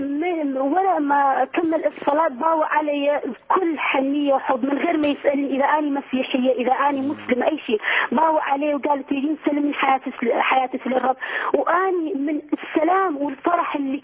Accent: Iraq; أنا كردية من شمال العراق.

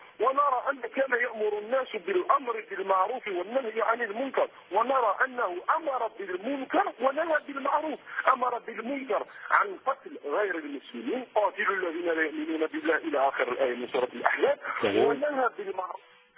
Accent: Algeria; انا عابر جديد من الجزائر.

